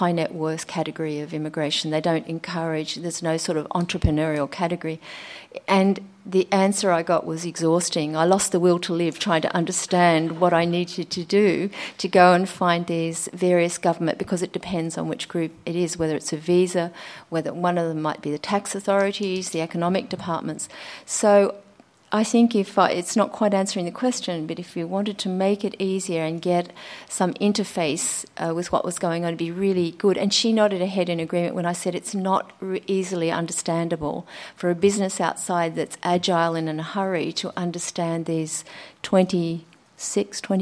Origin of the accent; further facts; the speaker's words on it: Australia; So I come from Australia.